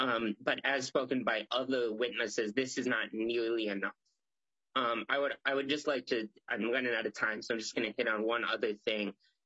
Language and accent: English; Minnesota, United States; I am a Minnesotan with a disability and a board member of Our Stories, Our Health.